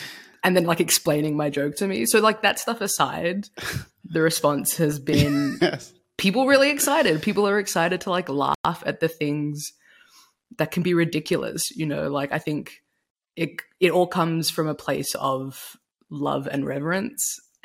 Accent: Australia; I'm from Australia

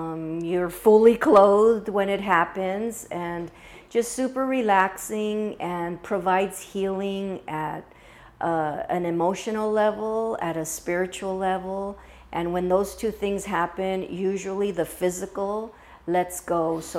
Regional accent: Los Angeles, California, United States; now in Santa Barbara, United States; born and raised in Los Angeles, moved up to the Santa Barbara area about 4.5 years ago

